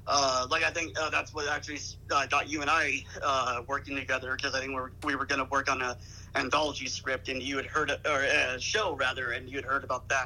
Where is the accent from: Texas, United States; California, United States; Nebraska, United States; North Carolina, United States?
California, United States; Lone Pine; Where are you from in LA? I'm from Lone Pine.